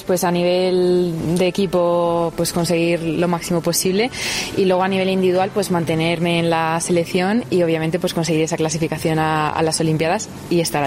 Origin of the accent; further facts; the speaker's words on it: Zamora, Castile and León, Spain; yo eso soy muy de Zamora, a mí me encanta, yo voy a todos lados y estoy súper orgullosa de decir que soy zamorana